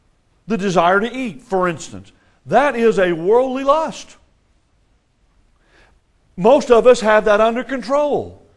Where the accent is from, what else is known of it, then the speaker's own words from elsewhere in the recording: Texas, United States; born there; now in Mesa, United States; Well, somebody says, well … your home's in Mesa, Arizona. Well, yeah, kind of, sort of. And I was born in Texas.